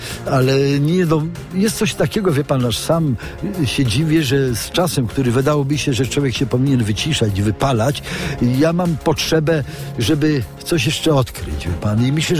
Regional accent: Świętokrzyskie Voivodeship, Poland; Ja się urodziłem pod samym Świętym Krzyżem, w takiej małej wiosce u podnóża klasztoru i rzeczywiście to dzieciństwo spędzałem tam

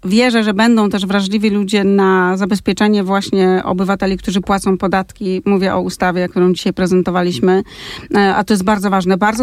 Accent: West Pomeranian Voivodeship, Poland; Ja pochodzę z województwa zachodniopomorskiego

